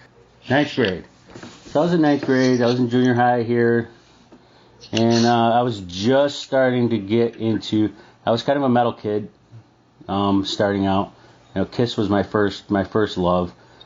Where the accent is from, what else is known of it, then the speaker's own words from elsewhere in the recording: Syracuse, New York, United States; because I grew up around Syracuse, I still live around Syracuse